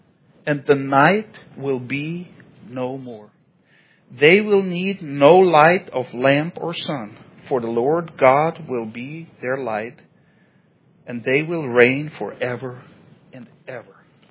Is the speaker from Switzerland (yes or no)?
yes; Switzerland; English is a second language; I know I'm from Switzerland, but I'm aware this is bad grammar.